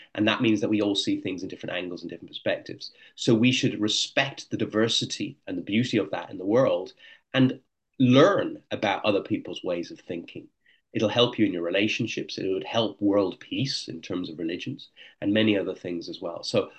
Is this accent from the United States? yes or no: no; Ireland; I actually came over to Ireland because I'm Irish originally, but my parents were living back in Ireland.